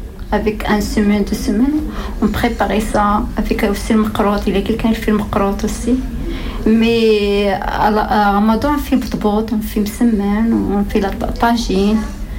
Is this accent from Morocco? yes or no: yes; Morocco; French is a second language; now in France; je suis marocain et je viens en France en 2011.